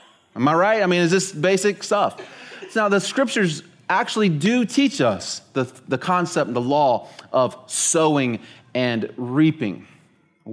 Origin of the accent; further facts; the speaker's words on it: Florida, United States; I'm not Canadian. I love Canada, but I'm not Canadian. I'm a Floridian. I'm American.